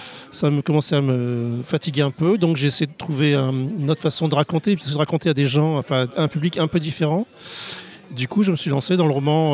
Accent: Réunion, France; now in Maine-et-Loire, France; Moi, je viens du Maine-et-Loire. En fait, à l'origine, je suis de La Réunion, mais je suis installé en Maine-et-Loire.

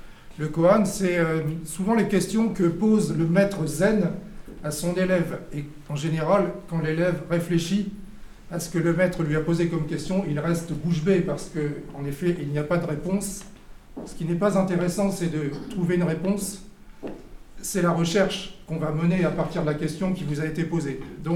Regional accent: Normandy, France; moi je suis normand

